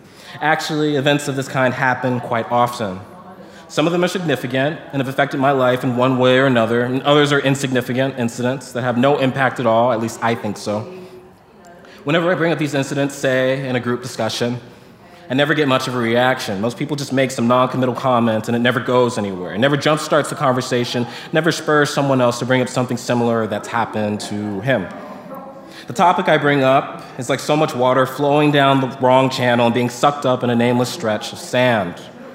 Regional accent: Houston, Texas, United States; I'm from Houston, right? A city that's undergoing a massive, massive gentrification crisis.

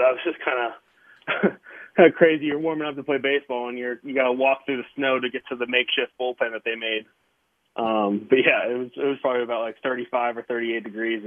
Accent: Pittsburgh, Pennsylvania, United States; I'm very fortunate to be in Pittsburgh and, have the opportunity to play for my hometown team.

